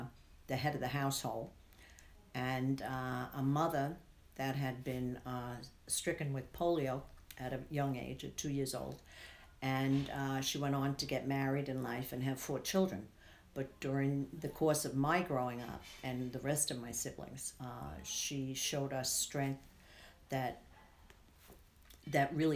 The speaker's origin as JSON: {"language": "English", "town": "Brooklyn", "region": "New York", "country": "United States", "tie": "born or raised there", "lives_now": "Fort Salonga, United States", "said": "I grew up in Brooklyn and I was born in Brooklyn."}